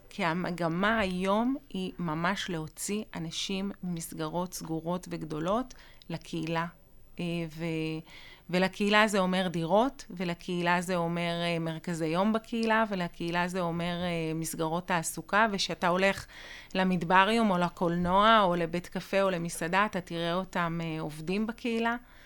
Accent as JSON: {"language": "Hebrew", "region": "Jerusalem District", "country": "Israel", "said": "אני במקור מאזור ירושלים"}